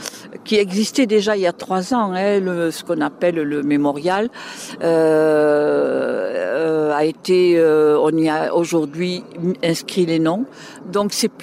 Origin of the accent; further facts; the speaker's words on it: France; born there; Donc moi, je suis née en France.